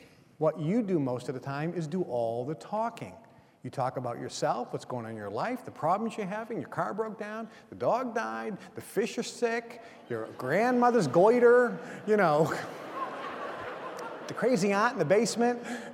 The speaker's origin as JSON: {"language": "English", "town": "Lynn", "region": "Massachusetts", "country": "United States", "tie": "born or raised there", "said": "I grew up in Lynn, Massachusetts. I went to high school."}